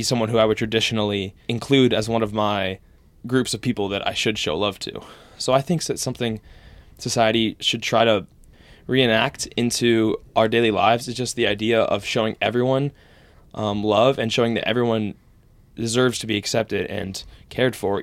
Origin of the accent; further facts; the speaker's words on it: North Carolina, United States; He's from Oregon. I'm from North Carolina. Like, you can't get much further than that.